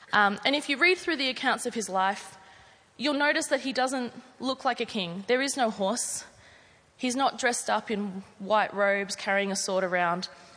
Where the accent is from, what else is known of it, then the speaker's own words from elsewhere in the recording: Mitcham, London, United Kingdom; born there; so I was born in Mitcham. Put your hand up if you're born in Mitcham.